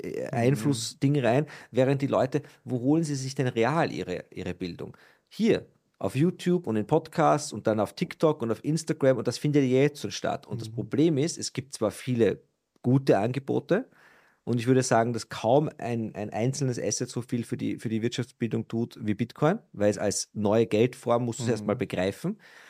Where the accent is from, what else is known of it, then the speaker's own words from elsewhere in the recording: Austria; Du konntest früher bei uns in Österreich, konntest du ja nicht mal deine Kreditkartenschulden rollieren.